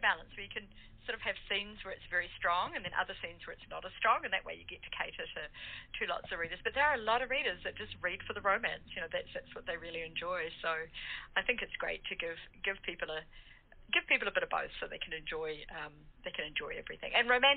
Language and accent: English; New Zealand; accent: New Zealand; I can get a twang in there. I'll just stick with my Kiwi accent.